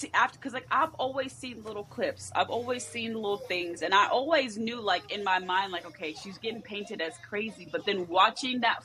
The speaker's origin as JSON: {"language": "English", "region": "Colorado", "country": "United States", "said": "you know, I'm from Colorado, so I can't really speak from, you know"}